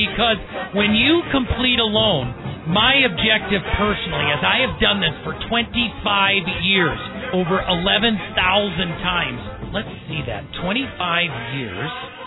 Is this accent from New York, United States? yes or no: no; Wisconsin, United States; Now, this is near and dear to my heart because I'm from Wisconsin.